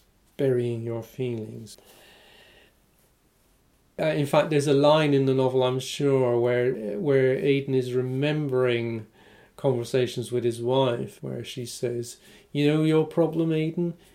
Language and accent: English; Newport, Wales, United Kingdom; The setting is obviously based on Newport, my hometown, and in a place like Newport, it's a kind of nowhere place.